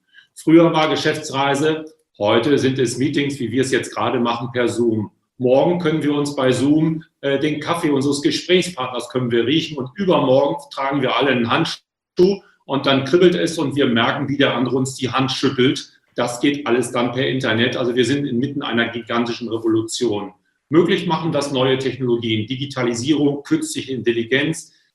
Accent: Lower Saxony, Germany; für eine Familie in Ostfriesland, wo ich herkomme gebürtig

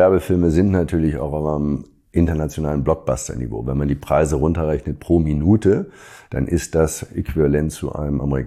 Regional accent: Hamburg, Germany; wollte jemand, dass ich die indonesische Seele einfange als Hamburger

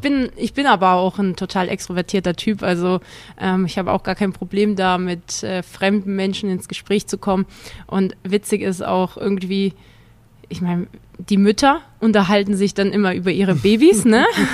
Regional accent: Neckarsulm, Baden-Württemberg, Germany; Ich bin aber in Obereisesheim aufgewachsen, also das ist ein Stadtteil von Neckarsulm. Kleines Dorf

